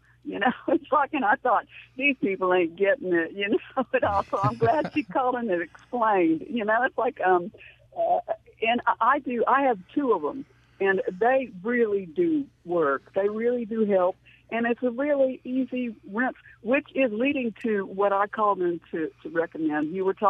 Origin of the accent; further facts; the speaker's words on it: the South, United States; I don't use a dishpan because I'm a Southerner.